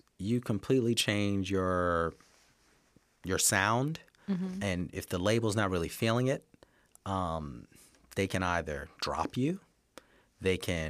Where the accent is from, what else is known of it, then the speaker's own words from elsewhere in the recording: New York, United States; I'm from Long Island. I'm from Long Island, New York. I grew up three little towns, Amityville, North Babylon, and Wyandanch.